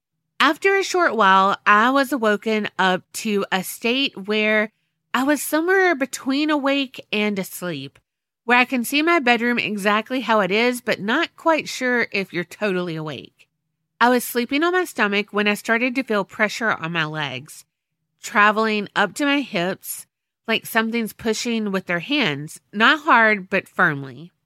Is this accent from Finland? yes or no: yes; Finland; English is a second language; now in Puyallup, United States; I live in Puyallup, Washington, but I'm originally from Finland, so that's why I have a weird name. Also, English is not my first language